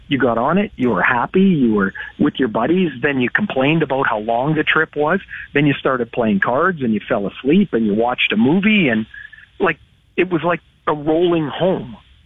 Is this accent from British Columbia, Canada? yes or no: yes; Trail, British Columbia, Canada; I grew up in Trail. We'd play a playoff game, and there's 3,000 people in the building. There's only 7,000 people in the town.